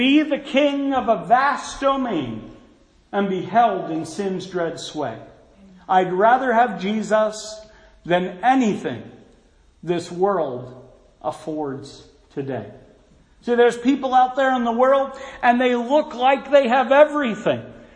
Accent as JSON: {"language": "English", "town": "Philadelphia", "region": "Pennsylvania", "country": "United States", "said": "But I come from Philly territory, so don't expect me to weep too much anyway."}